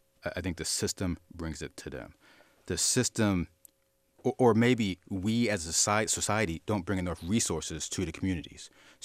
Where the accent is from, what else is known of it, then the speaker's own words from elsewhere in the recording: Queens, New York, United States; born there; So when you come over from Jamaica, Queens, you go to Jamaica, Queens, New York. That's